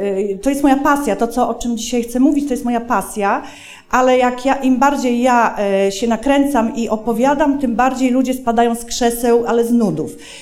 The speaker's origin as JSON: {"language": "Polish", "town": "Elbląg", "region": "Warmian-Masurian Voivodeship", "country": "Poland", "tie": "born there", "said": "Tak, urodziłam się w Elblągu."}